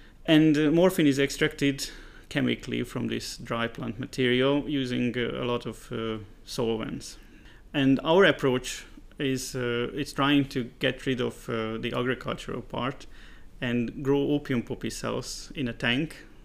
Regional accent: Hungary; So I was born in Hungary, and as I grew up on the countryside, I quickly got interested in all sorts of plants and animals

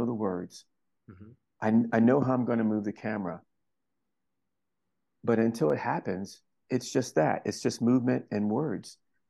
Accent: Philadelphia, Pennsylvania, United States; I was raised in Philadelphia. Pittsburgh is an 8-hour car drive from Philadelphia.

